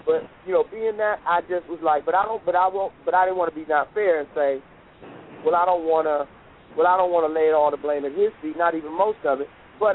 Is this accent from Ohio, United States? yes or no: yes; Cleveland, Ohio, United States; as a black athlete growing up in Cleveland, me and my wife have a house in Cuyahoga Falls, which is right there in the Cleveland area.